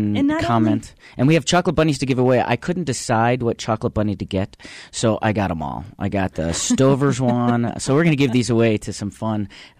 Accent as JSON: {"language": "English", "town": "Chicago", "region": "Illinois", "country": "United States", "tie": "born or raised there", "said": "these conditions remind me of when I was growing up in Mount Trashmore in Chicago."}